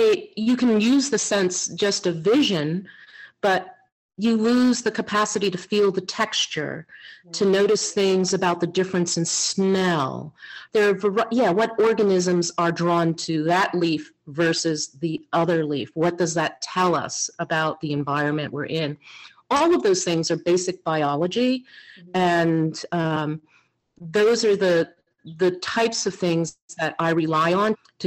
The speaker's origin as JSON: {"language": "English", "country": "United States", "said": "To say that I am Lenape means that I am from Lenape Hokan or Hokeng, right? Which is the land of the original people."}